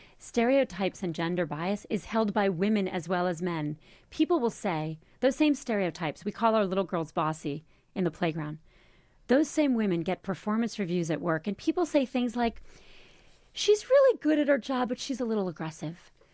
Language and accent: English; Miami, Florida, United States; born there; I was born in Miami. I recognize the fortune of my birth.